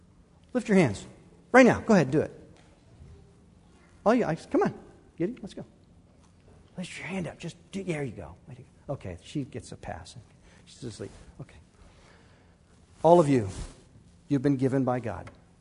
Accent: Illinois, United States; in the suburb city that I grew up in Illinois, we knew where those kids lived.

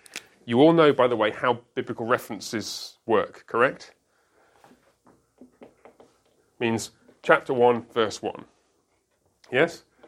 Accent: United Kingdom; Because I'm British.

